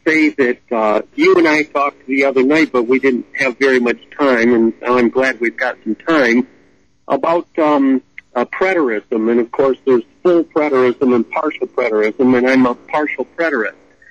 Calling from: Lansing, Michigan, United States; I'm calling from Lansing. I'm listening on AM 1390, a great Christian station here in Lansing.

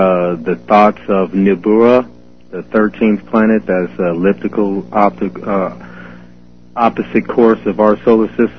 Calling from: Seaside, United States; I'm calling from Seaside.

